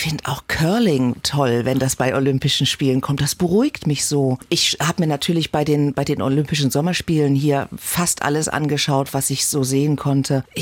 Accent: Leipzig, Saxony, Germany; also born or lived in Berlin / Cologne; Ist meine Heimatstadt und liebe ich sehr.

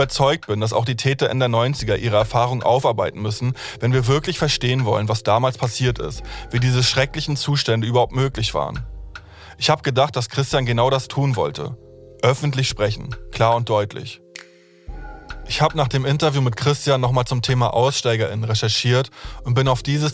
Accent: East Germany, Germany; über meine Kindheit und Jugend im Osten

